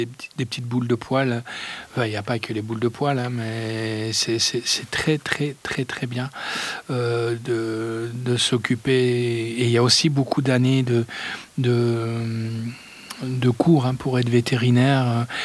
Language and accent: French; Liège, Wallonia, Belgium; now in France; comme moi, j'étais d'origine liégeoise, je suis liégeois de pure souche, mais maintenant j'habite en France.